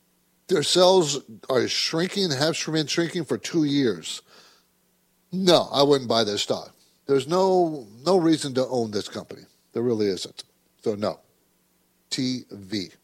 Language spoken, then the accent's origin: English; San Diego, California, United States; My dad was in the Navy, so I grew up in San Diego. He was stationed there, so I know San Diego very, very well.